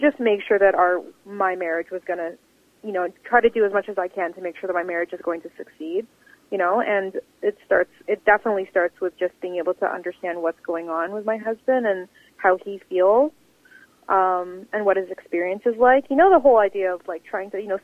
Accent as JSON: {"language": "English", "country": "Canada", "lives_now": "Philippines", "said": "Like I live in that culture, but at the same time, I'm from Canada. And so when I'm in the Philippines"}